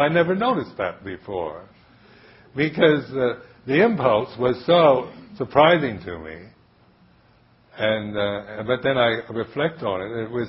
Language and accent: English; United States; being American also, when I first went to live in the Thai monastery, American men walk in a very aggressive way.